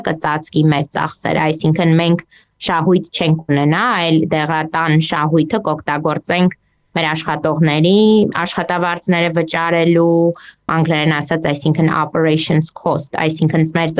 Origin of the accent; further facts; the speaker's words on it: Yerevan, Armenia; now in Texas, United States; ես Երևանից եմ, բայց մի քանի տարի առաջ, երևի արդեն մոտ 15-20 տարի առաջ տեղափոխվել եմ Տեքսաս ծնողներիս հետ, որոնք գիտնականներ են, եւ սովորել եմ այստեղ Տեքսասի համալսարանում, University of Texas